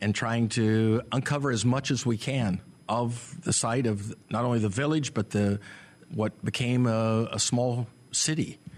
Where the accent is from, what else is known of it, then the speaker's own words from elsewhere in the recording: Oklahoma, United States; Grew up in Oklahoma. I did my undergraduate and graduate in Tulsa at Oral Roberts University